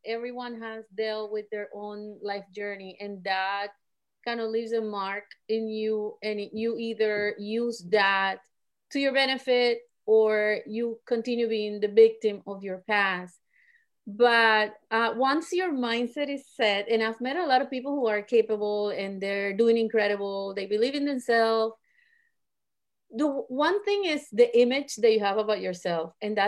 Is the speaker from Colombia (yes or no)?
yes; Colombia; because where I was growing up in Colombia, my grandparents told me, no, you gotta study something that's gonna feed you.